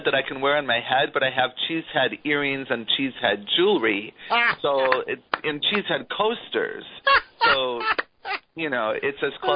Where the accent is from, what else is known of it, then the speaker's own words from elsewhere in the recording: Wauwatosa, Wisconsin, United States; now in Green Bay, United States; I grew up in Wauwatosa, a suburb of Milwaukee, and went to Wauwatosa East High School, the Red Raiders